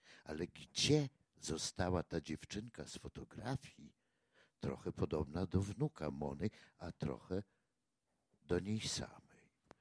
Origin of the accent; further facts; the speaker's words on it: Podlaskie Voivodeship, Poland; now in Podkowa Leśna, Poland; bo ja też jestem z Podlasia, w Pruszkowie, ja w Leśnej Podkowie mieszkam